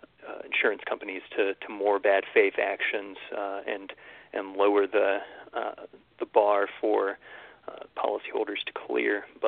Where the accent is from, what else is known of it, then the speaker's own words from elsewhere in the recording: Houston, Texas, United States; now in Los Angeles, United States; I grew up in the Houston area